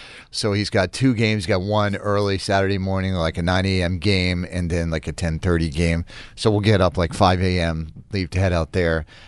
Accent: Charlestown, Massachusetts, United States; I am from God's country, Charlestown, and I can't conquer Chelsea.

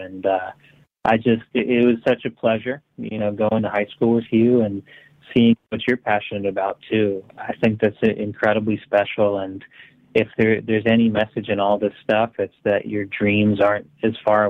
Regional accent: Marlborough, Connecticut, United States; Absolute shout out to Marlboro, my hometown, obviously my parents

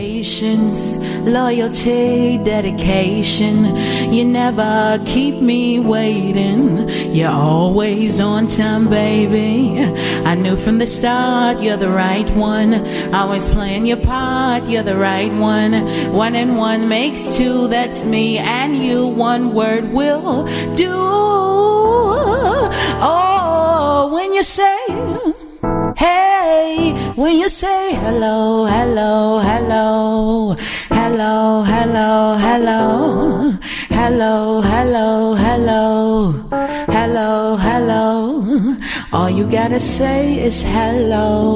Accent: Gary, Indiana, United States; I am originally from Gary, Indiana.

